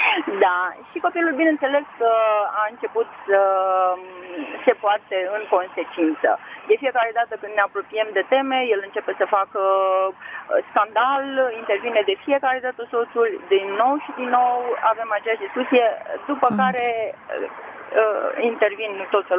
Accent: Bucharest, Romania; București. Din București.

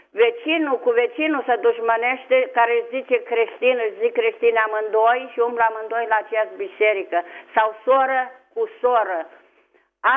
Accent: Bucharest, Romania; vă sunt din București

